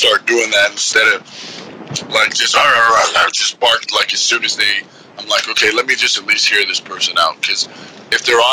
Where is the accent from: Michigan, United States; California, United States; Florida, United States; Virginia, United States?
California, United States; I was born out here, but I was raised up there in the North Bay, up there in Sonoma County.